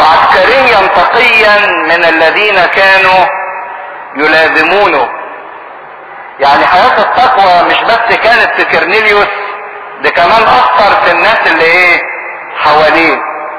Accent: Egypt; واحنا كمصريين نعتبر من الامم مش من شعب الله المختار.

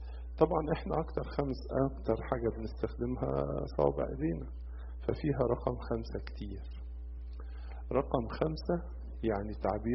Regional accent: Egypt; وطبعا مدينة كورنثوس دي مدينة كبيرة زي مدينة اسكندرية كده عندنا في مصر

